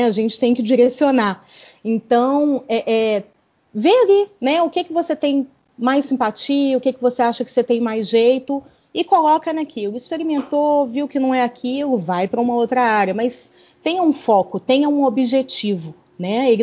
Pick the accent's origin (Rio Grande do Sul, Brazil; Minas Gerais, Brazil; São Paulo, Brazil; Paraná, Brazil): Minas Gerais, Brazil; Belo Horizonte; Eu sou mineira, de Belo Horizonte.